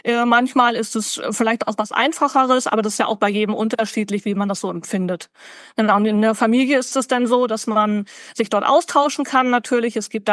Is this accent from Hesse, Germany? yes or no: no; Lüneburg, Lower Saxony, Germany; Ja, ich komme aus Lüneburg, also schon gerne hier im Umkreis